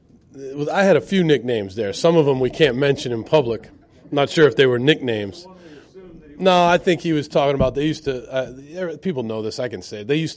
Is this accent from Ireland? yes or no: yes; Ireland; I'm Irish. I'm Irish, so sometimes I get upset when things aren't run correctly.